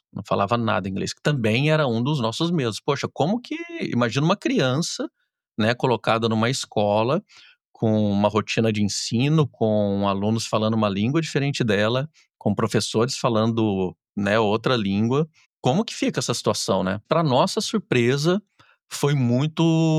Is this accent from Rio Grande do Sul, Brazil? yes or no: no; Curitiba, Paraná, Brazil; also born or lived in Minas Gerais; Eu sou mineiro, mas eu fui criado, a maior parte, né, da minha vida em Curitiba.